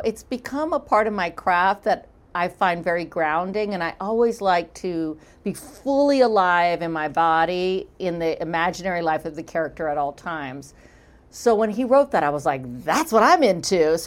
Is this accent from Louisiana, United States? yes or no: yes; Louisiana, United States; And being from Louisiana and being a Southerner and having people get that wrong so much, I didn't want to offend the people of Pittsburgh.